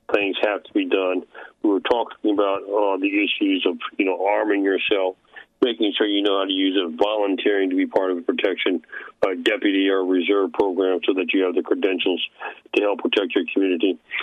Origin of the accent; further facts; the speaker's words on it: South Carolina, United States; especially since I'm from South Carolina